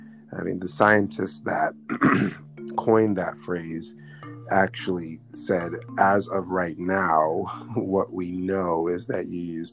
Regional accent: Guyana; born there; I was born in South America, and I was exposed to both private and public school. I actually attended the first private school in Guyana, a school called Maze under 12

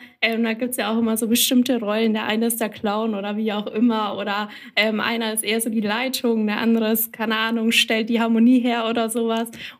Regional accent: Bavaria, Germany; Ich komme ursprünglich aus Bayern, bin aber wegen meiner Partnerin nach NRW gezogen.

